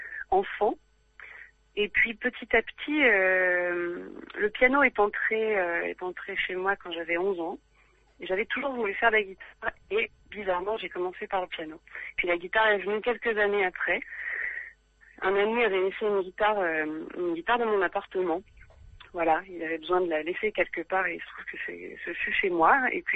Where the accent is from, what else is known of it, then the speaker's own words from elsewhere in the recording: Lyon, Auvergne-Rhône-Alpes, France; Alors je suis une pure lyonnaise, oui, 100% pure Lyon.